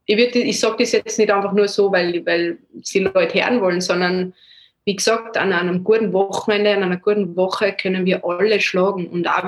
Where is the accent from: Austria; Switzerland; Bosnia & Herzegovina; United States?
Austria; Zell am See, Salzburg; Und natürlich verfolge ich liebend gern die Spieler, mit denen ich aufgewachsen bin in Zell-am-See